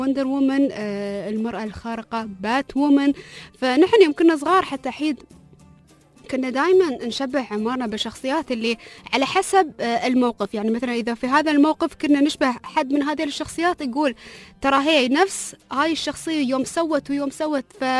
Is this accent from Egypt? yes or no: no; United Arab Emirates; عندنا في البلاد على مستوى الدولة, عندنا في دبي وعندنا في أبوظبي